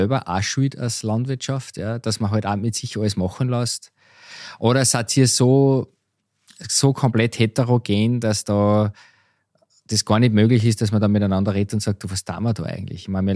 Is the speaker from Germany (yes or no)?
no; Austria; Es gibt ja bei euch, genauso wie bei uns in Österreich, das Format Bauer sucht Frau.